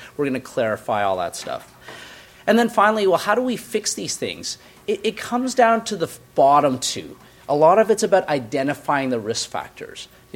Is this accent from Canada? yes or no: yes; Canada; I'm Canadian, and I am a primary care sports medicine physician